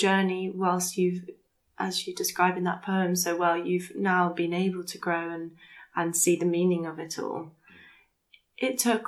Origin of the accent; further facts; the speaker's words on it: Sri Lanka; I come from Sri Lanka.